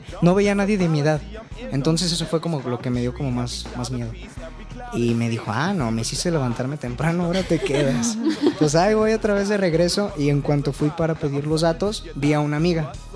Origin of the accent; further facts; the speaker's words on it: Guadalajara, Jalisco, Mexico; Y sí, soy tapatío, empecé ahí con mi rollo del escenario como a los 13 años y en teatro musical, de hecho.